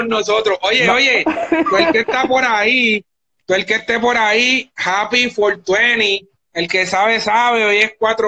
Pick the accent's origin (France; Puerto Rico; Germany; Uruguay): Puerto Rico; Carolina; Pues yo soy de Carolina, y dentro de Carolina yo soy nacido y criado en un área que se llama Jardines de Country Club.